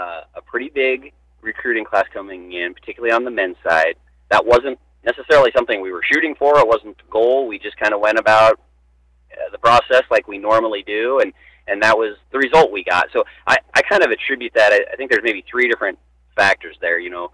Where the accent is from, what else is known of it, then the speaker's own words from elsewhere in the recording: Burwell, Nebraska, United States; I'm from Burwell, and I had 42 in my graduating class, and now their graduating classes are around 15.